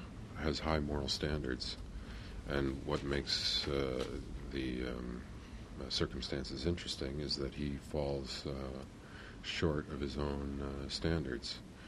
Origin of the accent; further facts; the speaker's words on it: Chicago, Illinois, United States; now in West Coast, United States; I grew up in Chicago, but I've been 25 years on the West Coast among a very different tribe.